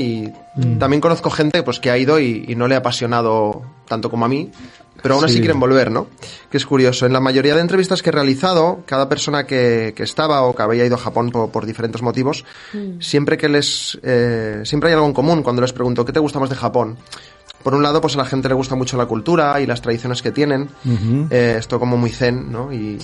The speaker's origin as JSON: {"language": "Spanish", "town": "Barcelona", "region": "Catalonia", "country": "Spain", "said": "Yo soy de Barcelona, sí. A mí me encanta, soy un enamorado de Barcelona."}